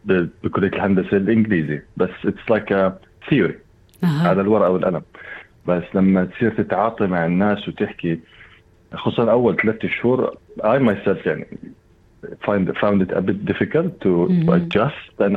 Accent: Jordan; now in Australia; one of my talents is إنه أنا من الأردن.

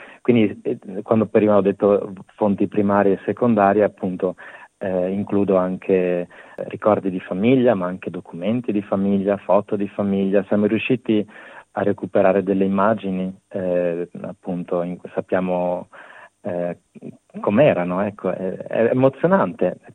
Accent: Friuli-Venezia Giulia, Italy; del mio paese, che è un paese di 2000 abitanti, che è un paese minuscolo alla periferia di Udine.

